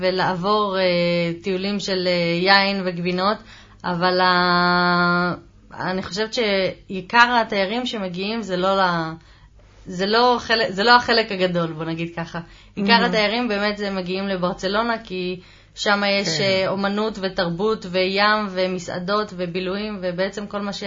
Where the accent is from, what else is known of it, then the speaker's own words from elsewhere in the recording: Jerusalem, Jerusalem District, Israel; also born or lived in Tel Aviv / Barcelona / Andorra; now in Madrid, Spain; אני מירושלים. גדלתי, המשכתי לגדול בתל אביב ובכל מיני מקומות בעולם.